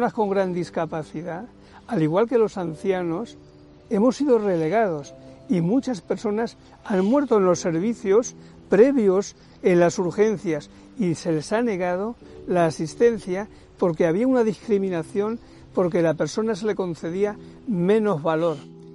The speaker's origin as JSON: {"language": "Spanish", "country": "Spain", "said": "soy de España"}